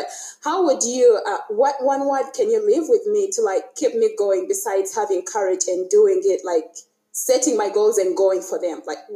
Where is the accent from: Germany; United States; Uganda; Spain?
Uganda; English is a second language; I've been hearing you. I'm from Uganda.